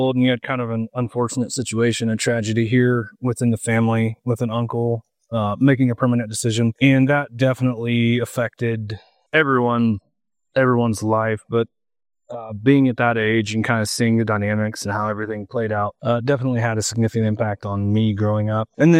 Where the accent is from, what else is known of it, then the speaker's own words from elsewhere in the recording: Onaga, Kansas, United States; I grew up in Onega, Kansas, but we're sitting here on the family farm.